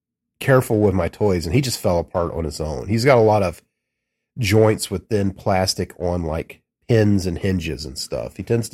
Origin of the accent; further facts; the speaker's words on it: Georgia, United States; like I said, I'm from Georgia, so I sound like I'm from the South. I'm often told that I don't have much of a Southern accent